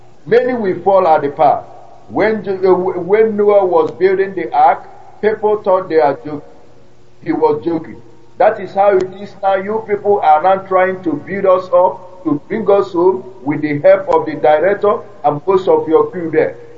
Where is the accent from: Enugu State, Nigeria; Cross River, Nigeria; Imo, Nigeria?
Enugu State, Nigeria; now in United Arab Emirates; I'm from Enugu State, Kano, Nkerifitam, Biafala.